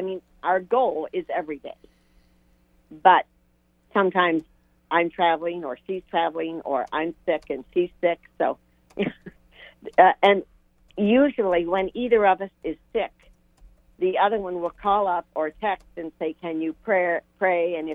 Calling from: Hartville, Ohio, United States; Hello there. … from Hartville, Ohio, which is a suburb of Canton, Ohio, home of Mother Angelica

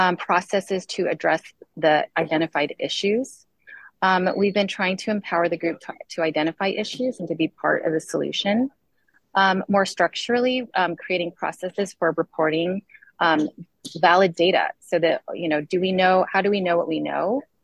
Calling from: Stanford, California, United States; Apologies, I'm calling you from the Stanford campus.

